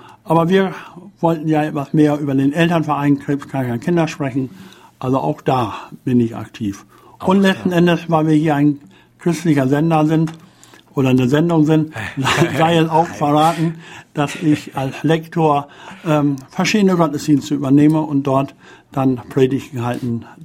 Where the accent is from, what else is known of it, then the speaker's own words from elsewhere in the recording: Lower Saxony, Germany; Jawohl, über Generationen nachzuweisen.